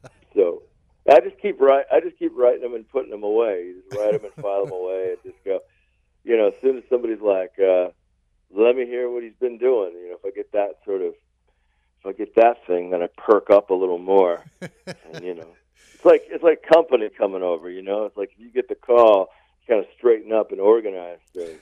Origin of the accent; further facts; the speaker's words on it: Harrisburg, Pennsylvania, United States; I grew up in Harrisburg